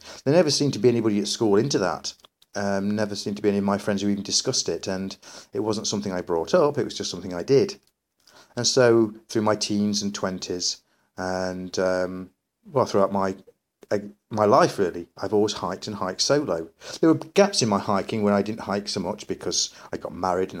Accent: East Midlands, United Kingdom; Myself and Dean have come from a similar area. We're both from Derbyshire.

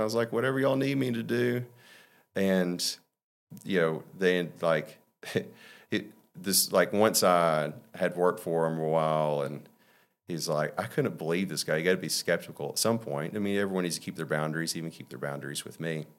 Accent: Mississippi, United States; I'm so sorry. I'm from Mississippi. We don't have any waves and the water's brown.

